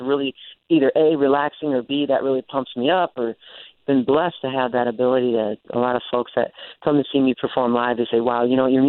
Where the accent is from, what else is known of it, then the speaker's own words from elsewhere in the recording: Detroit, Michigan, United States; But you're right. Growing up in Detroit, one of my favorite bands was